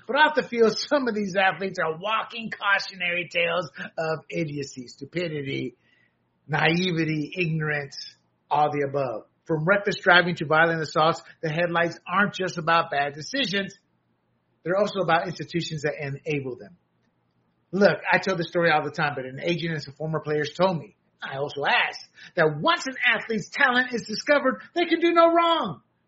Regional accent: the South, United States; I grew up in the South. Many of my friends were black.

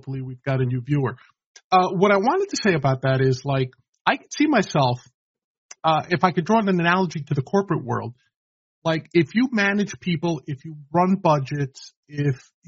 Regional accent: New York, United States; Hey, man, I'm from New York. I can quote Seinfeld in my sleep.

